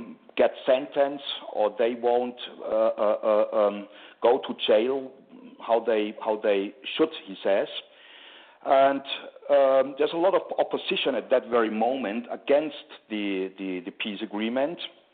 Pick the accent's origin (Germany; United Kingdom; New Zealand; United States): Germany; Munich, Bavaria; also born or lived in Bogota; now in Pereira, Colombia; No, I'm German. I'm from South Germany, from Munich. And right now I lived like for 15 years in Bogota.